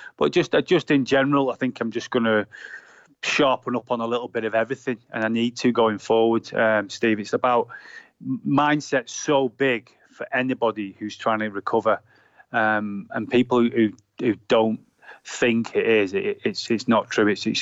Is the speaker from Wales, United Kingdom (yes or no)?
no; Southport, North West England, United Kingdom; I grew up in Birkdale, where I lived in Southport